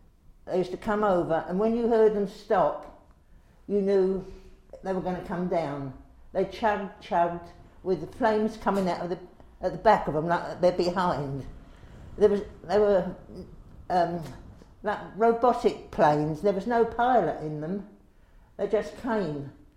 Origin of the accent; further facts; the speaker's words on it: Rotherhithe, London, United Kingdom; born there; I was born in Rotherhithe, and it was the 20th of May, 1933. So at this moment, I'm 77.